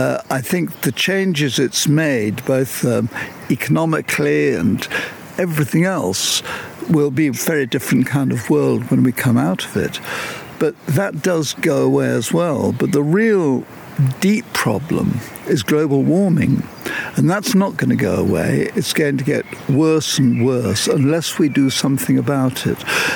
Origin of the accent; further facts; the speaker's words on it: Hampstead, London, United Kingdom; I was brought up in Hampstead until really the beginning of the war, the Second World War. And we were living in Tanzer Road, which is actually backing on Parliament Hill.